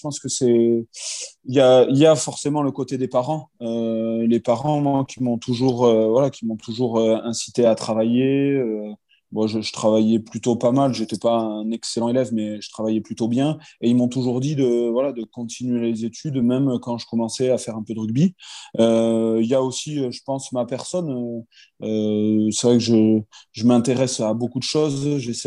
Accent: Biarritz, Nouvelle-Aquitaine, France; born there; c'est ma ville. C'est vrai que je suis né à Biarritz aussi. Donc, j'ai quand même une grosse attache là-bas. J'ai encore ma famille qui est sur Biarritz.

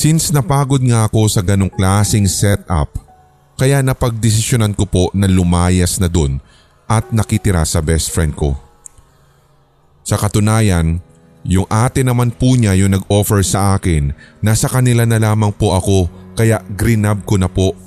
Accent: Central Visayas, Philippines; Ako po ay tubong Cebu.

